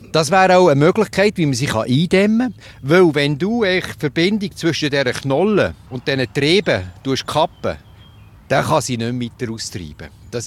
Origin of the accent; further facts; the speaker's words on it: Switzerland; Bei uns in der Schweiz ist das Problem noch völlig gering.